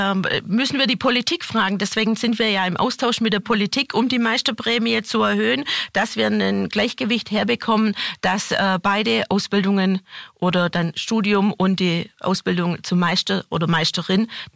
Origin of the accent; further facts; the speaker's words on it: Baden-Württemberg, Germany; das Kammergebiet geht von der Ostalb, wo ich herkomme, bis zum Bodensee.